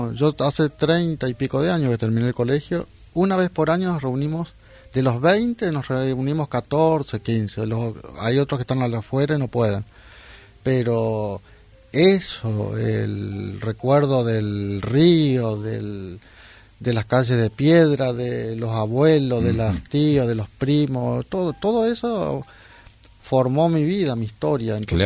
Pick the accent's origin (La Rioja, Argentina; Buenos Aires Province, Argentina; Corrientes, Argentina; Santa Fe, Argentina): Corrientes, Argentina; Mocoretá; lo que yo escribo mucho tiene que ver con la infancia, tiene que ver mucho con mi historia de mi pueblo Mocoretá.